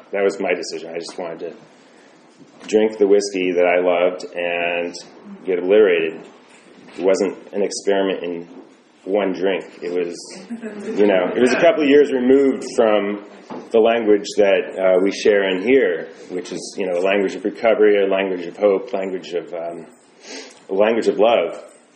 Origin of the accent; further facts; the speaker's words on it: Oakland, California, United States; I'm originally from Oakland, and this is where I used to go to the old Rockridge Fellowship on Broadway